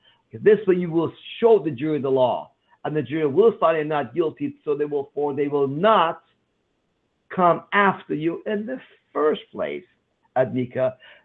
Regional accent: Iran; now in United States; because I came from Iran where we had no freedom of speech

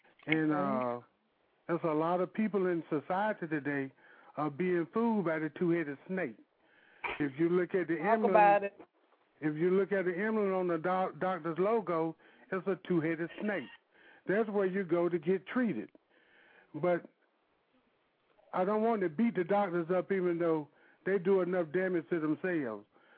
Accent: Wilson, North Carolina, United States; as my godson stated. I'm from Wilson, North Carolina.

